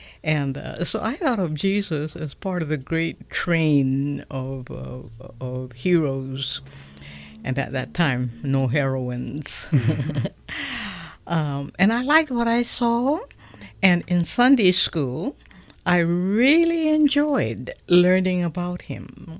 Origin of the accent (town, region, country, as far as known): Honolulu, Hawaii, United States; born or raised there